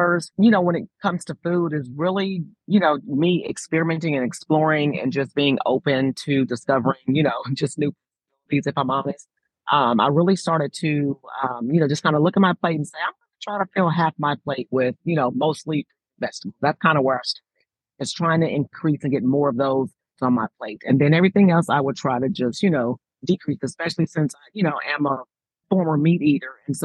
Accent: Kansas City, Missouri, United States; I just came from my hometown, Kansas City, met a couple of weeks ago. And, you know, Kansas City is known for barbecue. And I grew up on plenty of that.

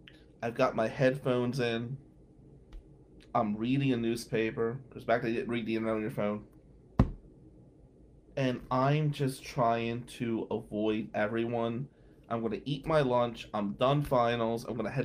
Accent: New Jersey, United States; because he was from New York and I was from New Jersey.

